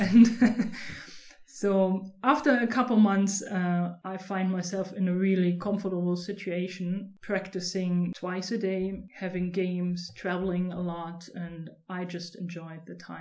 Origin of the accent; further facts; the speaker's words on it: Lauchhammer, Brandenburg, Germany; I was born in Lauchhammer, a little small town in the south of Brandenburg, and I grew up there with my family and my brother.